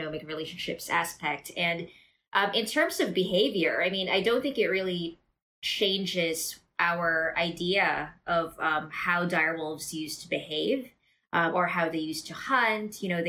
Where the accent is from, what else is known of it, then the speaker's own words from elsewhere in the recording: Manila, Metro Manila, Philippines; Where my parents are from, so I personally am from Manila, which is the capital of the Philippines. It's in about the central part of the North Island, the big island that we have. And my family's from the northern part of the Philippines, though, and it's called Cagayan.